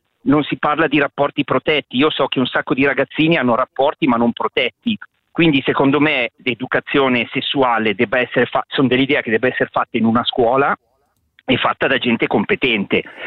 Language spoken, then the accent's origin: Italian; Milan, Lombardy, Italy; io sono di Milano, trapiantato a Paradiago. Beh. E sono un boomer di 53 anni con due figlie, una di 14 e una di 7.